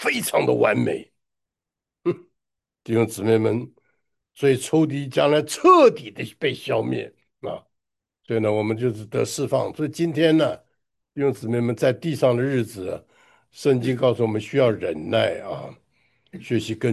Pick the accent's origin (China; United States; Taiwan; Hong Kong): United States; 现在我们美国人很可怕